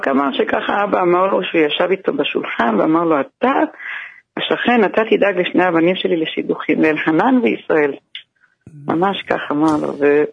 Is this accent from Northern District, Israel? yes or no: no; Jerusalem, Jerusalem District, Israel; אנחנו מירושלים.